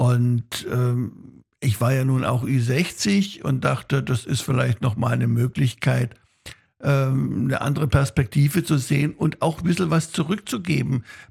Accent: Baden-Württemberg, Germany; Und ich bin Schwabe.

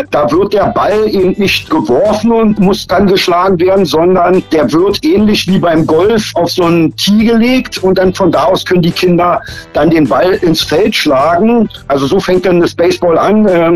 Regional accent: Berlin, Germany; Ich bin in West-Berlin groß geworden und hatte ziemlich viel Kontakt mit den amerikanischen GIs.

